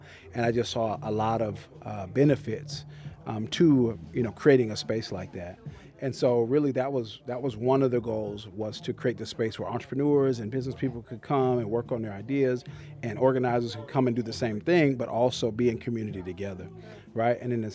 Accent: Alabama, United States; also born or lived in Texas; now in Phoenix, United States; I'm not a Phoenix native. I'm a military brat. So I was originally from Alabama and lived in Texas for a while.

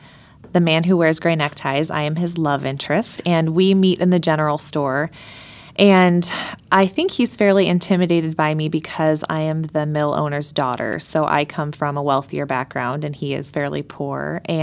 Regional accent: Cedar Rapids, Iowa, United States; I am originally from Cedar Rapids. I went to high school in Mount Vernon and did a lot of singing in high school.

